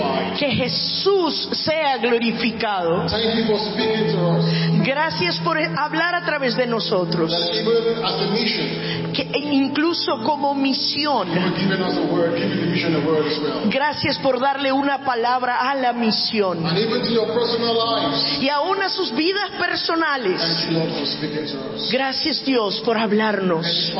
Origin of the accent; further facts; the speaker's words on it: Australia; Especialmente de donde yo vengo. Yo me imagino que en Colombia no sucede, pero en Australia sucede muchísimo.